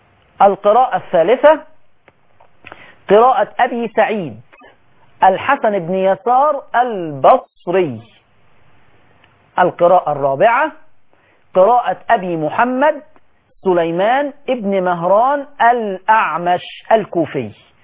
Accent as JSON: {"language": "Arabic", "country": "Egypt", "said": "احنا عندنا في مصر"}